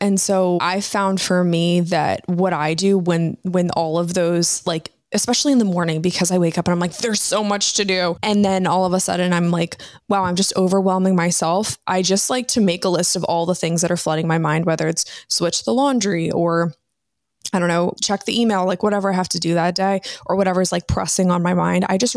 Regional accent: Maryland, United States; I am from Maryland. Currently, I live in Annapolis, which is like kind of like 45 minutes outside of DC

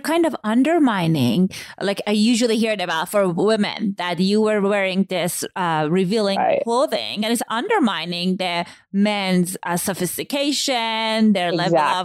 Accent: Iran; Growing up in Iran

